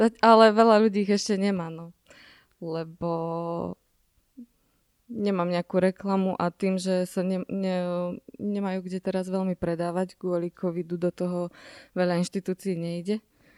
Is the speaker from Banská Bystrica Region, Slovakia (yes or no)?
yes; Nižný Skalník, Banská Bystrica Region, Slovakia; now in Banská Bystrica, Slovakia; Pochádzam z Nižného Skalníka